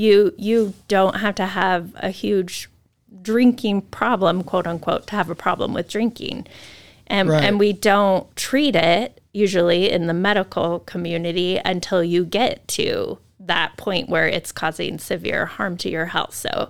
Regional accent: Moscow, Idaho, United States; I grew up in a college town. I grew up at in Moscow.

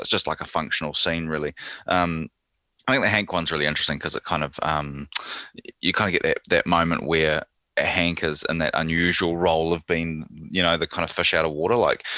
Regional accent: New Zealand; as a Kiwi, I find this kind of stuff about school a bit weird because I can't really relate to.

